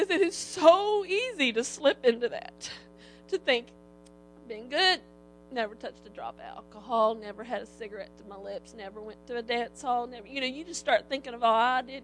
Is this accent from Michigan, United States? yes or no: no; Little Rock, Arkansas, United States; usually I can tell them I'm from Little Rock.